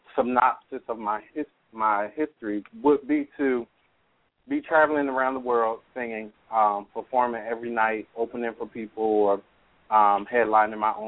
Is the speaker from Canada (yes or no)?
no; Philadelphia, Pennsylvania, United States; Because I'm from North Philly. I'm from one of the roughest neighborhoods in North Philly. I went to the worst high school in North Philly, and I made it out.